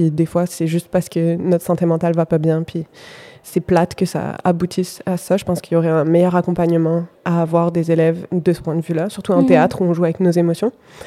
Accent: France; now in Montréal, Canada; Moi, je suis française, donc le bac français

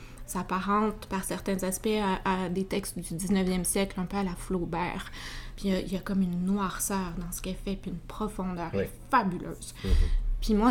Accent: Quebec City, Quebec, Canada; born there; Moi, je suis née à Québec, que tu décrivais comme une capitale bilingue.

